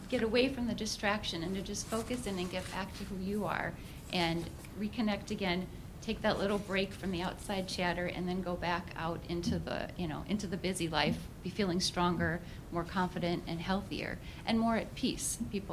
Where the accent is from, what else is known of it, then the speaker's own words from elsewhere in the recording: Poland; first language Polish; English is a second language; I bet Poland was nice. It's my first language, actually, so I hope you learned a few words.